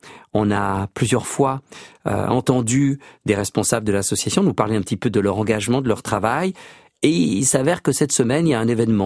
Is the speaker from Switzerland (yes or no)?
yes; Switzerland; ce qu'on appelle chez nous en Suisse l'enfance volée